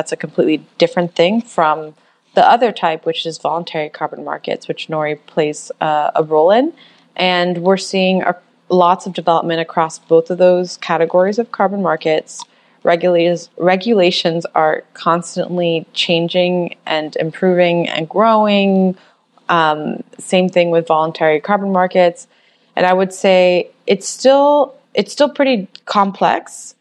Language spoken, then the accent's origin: English; Miami, Florida, United States; I'm from Miami, Florida, and that's where I'm at right now. Long way about it, but I returned home after 14 years being in many different places.